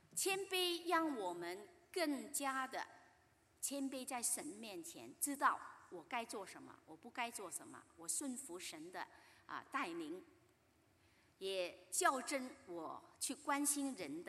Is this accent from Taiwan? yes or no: no; China; 我们中国人应该很 很熟悉的哈，我们的孔子儒家啊